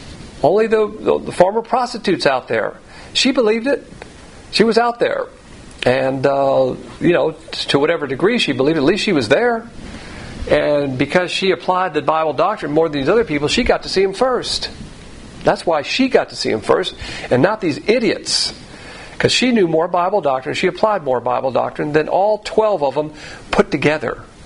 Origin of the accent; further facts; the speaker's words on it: the South, United States; I'm from the South, so I like to use the plantations.